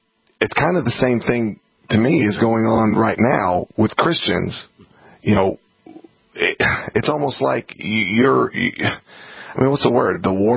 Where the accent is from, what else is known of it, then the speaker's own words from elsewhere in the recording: United States; My parents were born here. I think I'm an American.